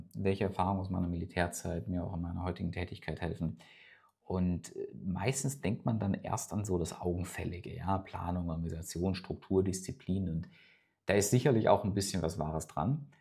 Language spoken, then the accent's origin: German; Weilheim an der Teck, Baden-Württemberg, Germany; Ich komme ja aus Weilheim an der Teck. Das ist ein kleines Dorf am Fuße der Schwäbischen Alb. Ich hoffe, man hört es mir nicht an. Aber ich komme da tatsächlich her und ich bin da aufgewachsen.